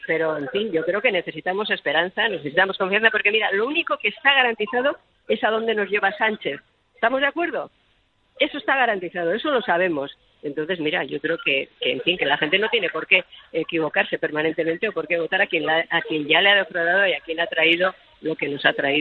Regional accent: Spain; como soy ciudadana española por encima de cualquier otra consideración

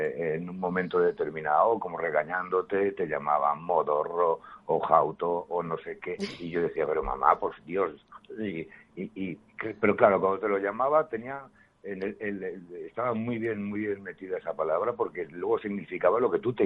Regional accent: Madrid, Community of Madrid, Spain; also born or lived in Teruel, Aragon; ese lenguaje de Teruel yo ya me venía un poquito lejano. Yo vine, me trajeron a Madrid cuando yo tenía meses apenas, aunque me siento muy aragonés.

